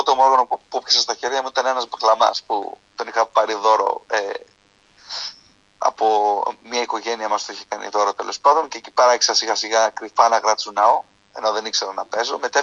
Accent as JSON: {"language": "Greek", "town": "Volos", "region": "Thessaly", "country": "Greece", "tie": "born or raised there", "lives_now": "Germany", "said": "μεγάλωσα, γεννήθηκα και μεγάλωσα στον πανέμορφο Βόλο. Πραγματικά είμαι πολύ περήφανος που μεγάλωσα σε αυτή την πανέμορφη πόλη. Φυσικά χωρίζες από την Καρδίτσα, από την πλευρά του πατέρα μου και από την πλευρά της μητέρας μου, από ένα χωριό έξω από το Βόλο."}